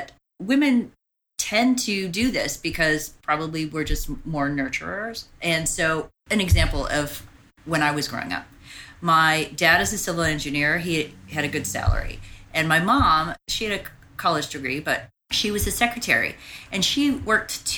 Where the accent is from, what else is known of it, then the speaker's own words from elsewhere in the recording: Pittsburg, California, United States; also born or lived in Walnut Creek; So I grew up initially in Pittsburgh, California, which is a large minority population, a lot of African-Americans, a lot of Filipinos, a lot of Mexicans. And then we moved to more affluent white city, Walnut Creek, California